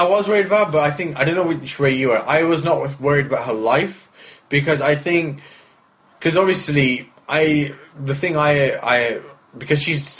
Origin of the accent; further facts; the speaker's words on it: United Kingdom; We're British people, we say shagging.